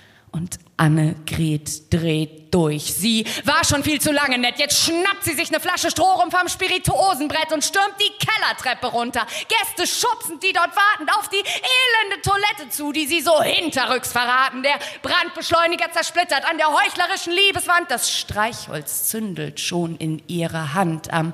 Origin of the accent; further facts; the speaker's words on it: Stuttgart, Baden-Württemberg, Germany; Ich komme aus Stuttgart, deswegen habe ich ein Märchen mitgebracht, das in Stuttgart spielt.